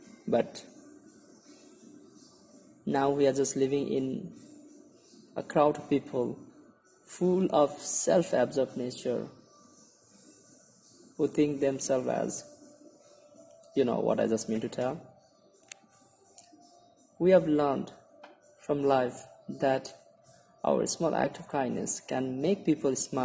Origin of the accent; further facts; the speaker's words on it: Nepal; Man, I'm from Nepal.